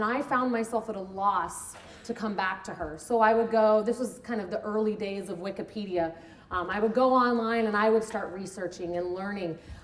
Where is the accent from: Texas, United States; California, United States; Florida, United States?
Texas, United States; Giddings; I grew up in Giddings, Texas, a very small town between Houston and Austin. There were no abortion clinics.